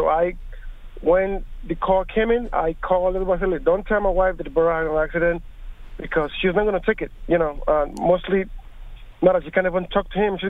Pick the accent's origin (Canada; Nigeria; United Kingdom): Nigeria; I'm from Nigeria originally.